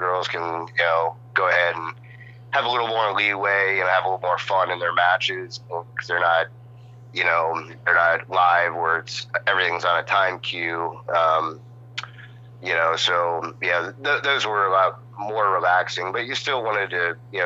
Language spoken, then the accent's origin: English; Pennsylvania, United States; I'm from Pennsylvania, so he did it in Allentown, I want to say.